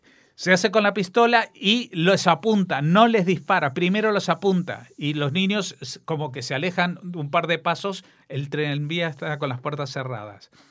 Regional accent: Spain; nosotros como ciudadanos españoles pagamos los impuestos

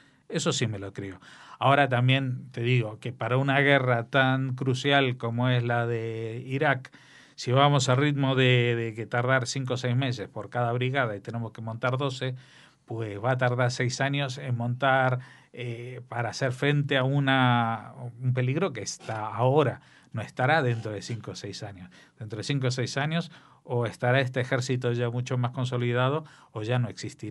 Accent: Argentina; como se dice en mi tierra, en la Argentina

